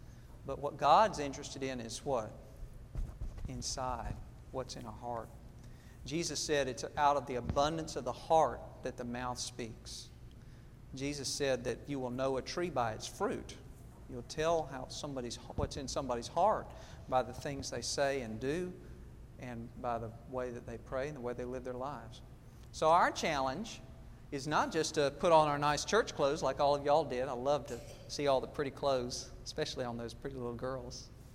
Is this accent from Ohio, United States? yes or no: no; Georgia, United States; How many people say pecan? Only me? I'm from South Georgia. Okay, I guess that's the only way we say it.